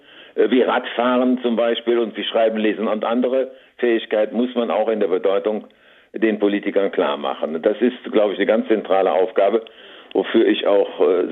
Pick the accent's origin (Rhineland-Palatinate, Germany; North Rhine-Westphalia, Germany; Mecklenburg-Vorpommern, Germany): North Rhine-Westphalia, Germany; Cologne; Ja, ich könnte Ihnen Beispiele nennen aus meiner Heimatstadt hier aus Köln.